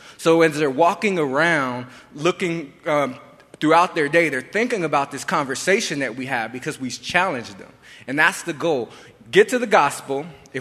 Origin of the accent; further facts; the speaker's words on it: San Bernardino, California, United States; because I'm from San Bernardino.